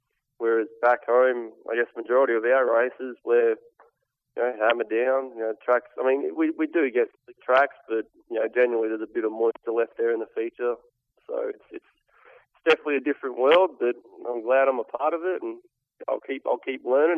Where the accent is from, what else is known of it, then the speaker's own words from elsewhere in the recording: Brisbane, Queensland, Australia; I'm from Brisbane in Queensland, which is sort of to the northeast of the country.